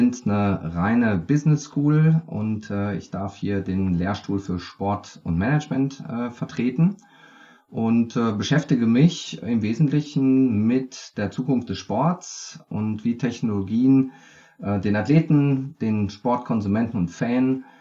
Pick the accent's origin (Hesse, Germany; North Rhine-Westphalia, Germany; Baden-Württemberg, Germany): North Rhine-Westphalia, Germany; Also ich bin am Rande des Ruhrgebiets aufgewachsen.